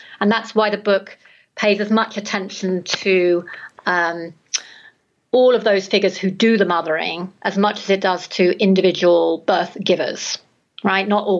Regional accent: England, United Kingdom; I think in being English, I come from a culture that has different contemporary expectations about what it is to be a parent

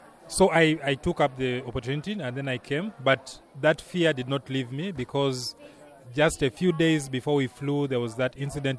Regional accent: Uganda; I'm from Uganda.

